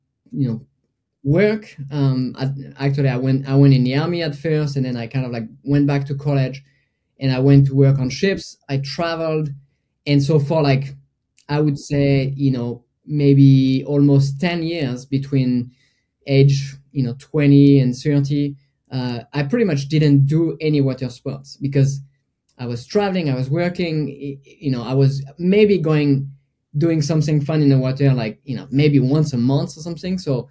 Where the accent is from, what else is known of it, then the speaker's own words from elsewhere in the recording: Brittany, France; So basically, I grew up in Brittany, which is on the coast, on the Atlantic coast in France.